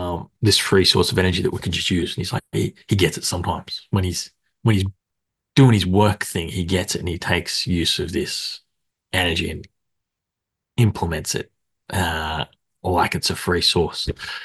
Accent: Australia; I'm Australian, so I used to play on a like Aussie server

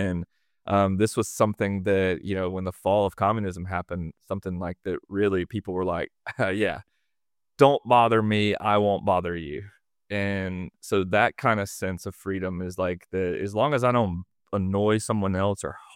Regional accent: Mississippi, United States; I grew up in Mississippi, a pretty conservative place, you know, gun loving, hunting, fishing

